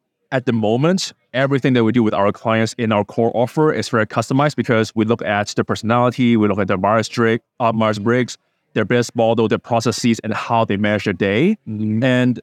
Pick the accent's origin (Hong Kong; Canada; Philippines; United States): Hong Kong; English is a second language; moved away; also born or lived in United Kingdom; Well, I'm from Hong Kong. I got my English from living in the UK for 8 years.